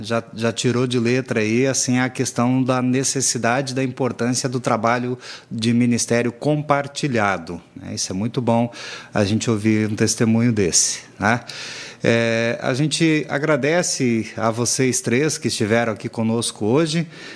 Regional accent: Paraná, Brazil; Marechal Cândido Rondon, paranaense. Eu sou pé vermelho do norte do Paraná.

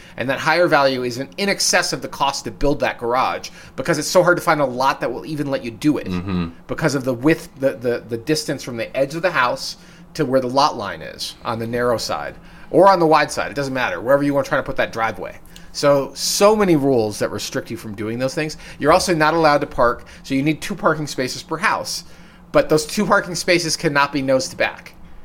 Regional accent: New York, United States; I grew up in New York. I commuted from Brooklyn to Manhattan.

